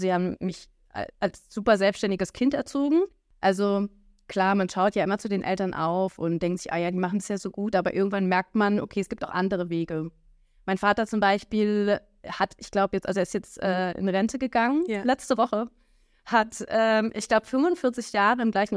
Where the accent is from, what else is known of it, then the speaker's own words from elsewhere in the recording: Berlin, Germany; Ich bin aufgewachsen in Berlin, bin auch mein ganzes Leben eigentlich in Berlin geblieben, habe hier auch studiert. Zwischenzeitlich war ich immer mal wieder eine längere Zeit im Ausland.